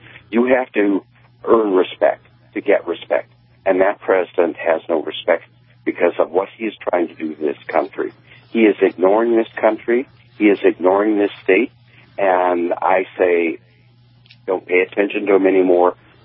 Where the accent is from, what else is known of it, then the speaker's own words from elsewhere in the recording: Mandan, North Dakota, United States; I'm from Mandan, but Bismarck's fine, okay?